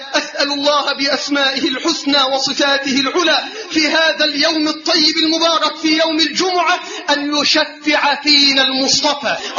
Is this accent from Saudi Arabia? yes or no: no; Egypt; اللهم احفظ بلدنا مصر من كل سوء وسائر